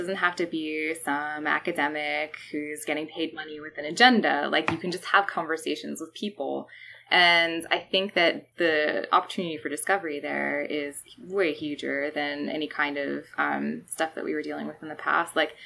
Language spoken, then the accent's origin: English; Philadelphia, Pennsylvania, United States; I grew up in Philadelphia, and there's a lot of Native American history there